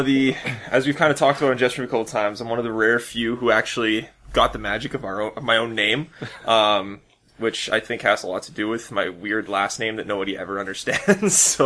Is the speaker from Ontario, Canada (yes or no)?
no; Winnipeg, Manitoba, Canada; Yep, I've lived in the same house my entire life.